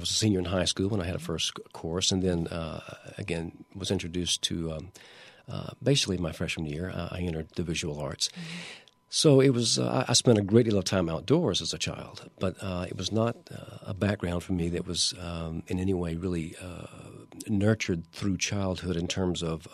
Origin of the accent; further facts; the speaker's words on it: Oxford, Mississippi, United States; now in Lafayette, United States; I grew up in Oxford, Mississippi, and studied at the University of Mississippi.